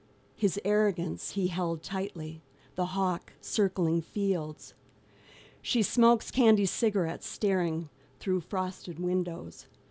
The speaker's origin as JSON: {"language": "English", "region": "Minnesota", "country": "United States", "said": "as you said, we came from Minnesota, and I graduated in May of 2017 with my degree."}